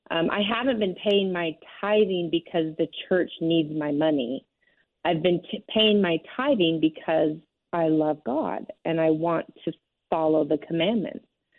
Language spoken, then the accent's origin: English; California, United States; also born or lived in New York City, United States; I grew up in California as a strong member.